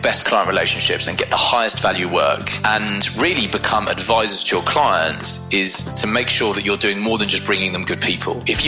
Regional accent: London, United Kingdom; So I grew up in London and have lived in the UK my whole life.

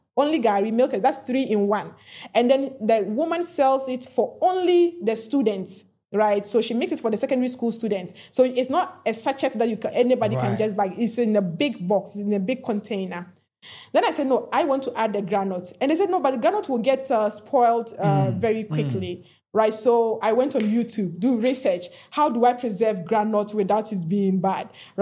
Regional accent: Belgium; I'm from Belgium, of course.

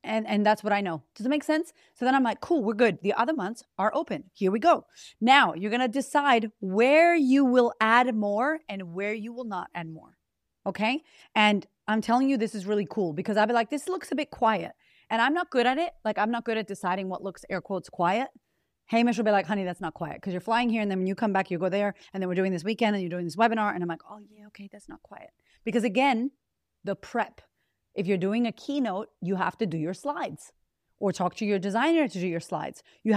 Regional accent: Boston, Massachusetts, United States; I'm like, yo, I'm from Boston. We never put no damn chains on the tires.

